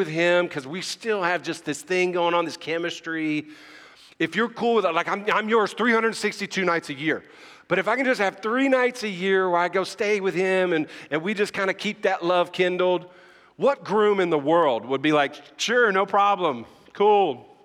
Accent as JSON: {"language": "English", "region": "the South", "country": "United States", "tie": "born or raised there", "said": "I didn't grow up in church. I grew up in the South."}